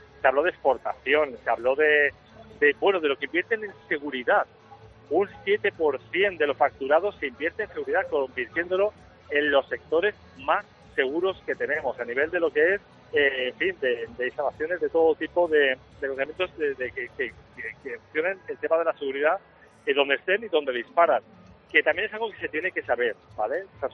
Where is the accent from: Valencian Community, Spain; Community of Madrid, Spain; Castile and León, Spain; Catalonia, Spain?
Valencian Community, Spain; Bueno, y ya como valencianos que somos todos, ¿no?, la comunidad